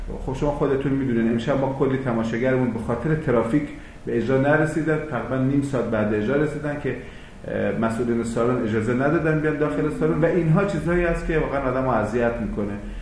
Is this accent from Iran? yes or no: yes; Mashhad, Razavi Khorasan, Iran; moved away; این سالهایی که دورم از شهر خودم از مشهد